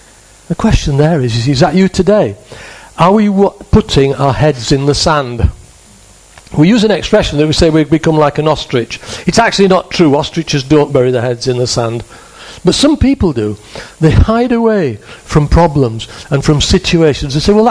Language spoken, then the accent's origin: English; United Kingdom; now in Spain; This is Spain and we're British.